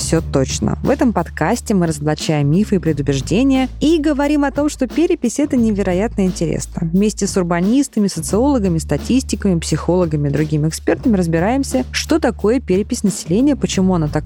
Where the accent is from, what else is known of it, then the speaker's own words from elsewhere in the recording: Siberia, Russia; Я тоже сибиряк.